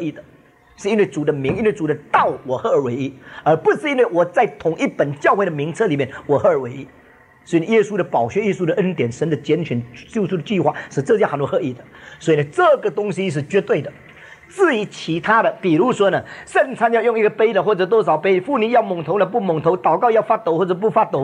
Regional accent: China; 我们中国人谈到这个灵性好，这个人对我很有帮助，很有造就

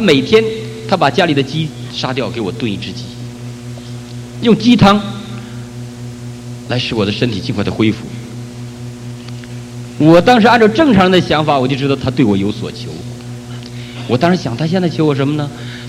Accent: China; 我们从大陆来的都知道，

